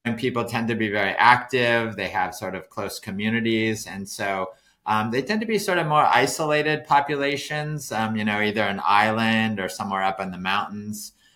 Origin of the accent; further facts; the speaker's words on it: Washington, United States; So I grew up in Washington State, and I spent a lot of time in sort of rural areas.